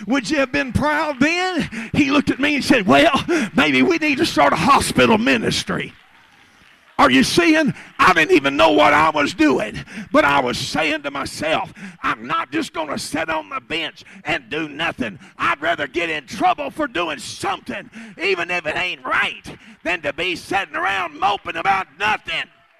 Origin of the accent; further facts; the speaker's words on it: Longview, Texas, United States; You're from Houston, I'm from Longview, amen.